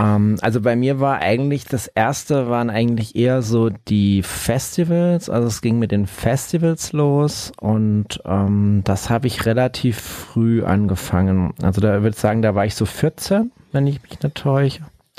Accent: Saarland, Germany; Ich komme hier aus dem Saarland.

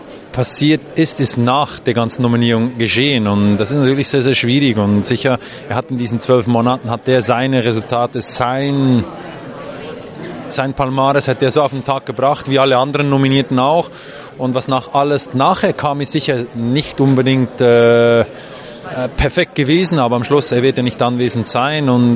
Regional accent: Switzerland; ich hoffe jetzt als Schweizer

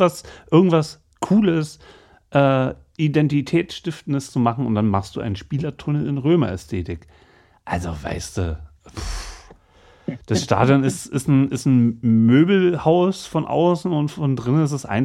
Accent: Berlin, Germany; ich komme aus Berlin

